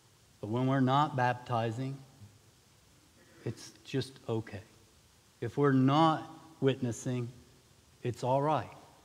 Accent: West Virginia, United States; Well, I moved here from West Virginia, and some of y'all's accent betrays you. But I can tell right away that I'm not from here and you're not from West Virginia.

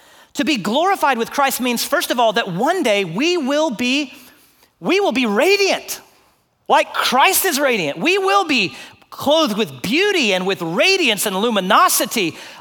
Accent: Houston, Texas, United States; Because I grew up in Houston. There are no stars in the sky if you grew up in Houston.

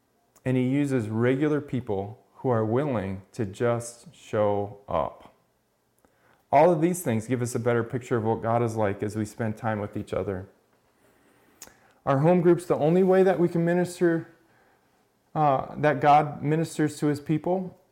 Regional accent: Wisconsin, United States; now in Green Valley, United States; You know, most of us who live here aren't native Arizonans. I'm from Wisconsin. Go Packers.

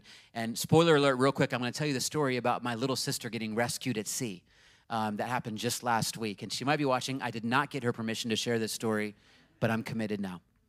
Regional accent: Virginia Beach, Virginia, United States; also born or lived in San Francisco / Los Angeles; I've been around the beach my whole life because I grew up in Virginia Beach, and then I lived in the San Francisco area and Los Angeles.

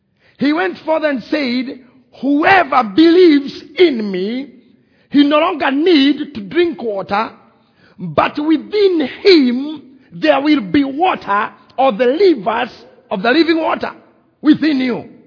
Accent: Kenya; from the Republic of Kenya.

